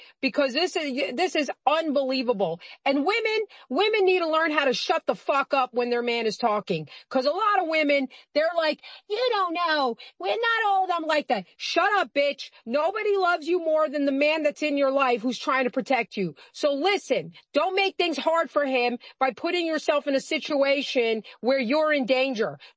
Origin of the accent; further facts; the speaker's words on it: New York City, New York, United States; Now, I grew up in the Bronx in New York City, so I was aware there was constant danger around me.